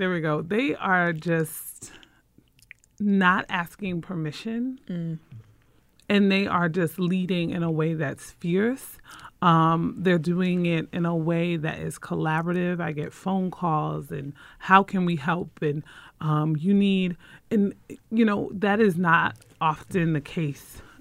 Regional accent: New Jersey, United States; now in Syracuse, United States; Because growing up in New Jersey, and I do go home fairly often, and folks go, why are you in Syracuse?

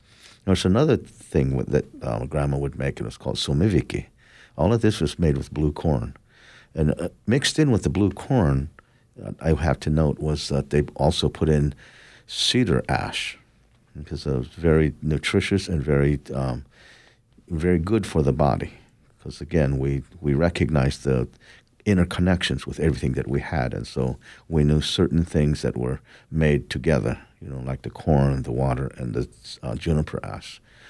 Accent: Arizona, United States; And so I wasn't raised on the Navajo reservation. I was raised on the Hopi reservation, my father's reservation.

